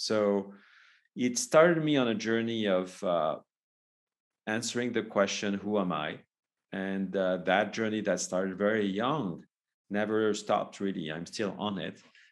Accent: France; I'm originally from France, indeed. So that's the place my family is coming from. And I travel between LA, Bali, and Paris most of the time.

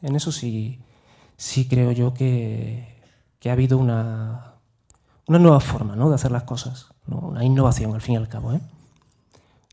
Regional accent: Málaga, Andalusia, Spain; vengo de Málaga

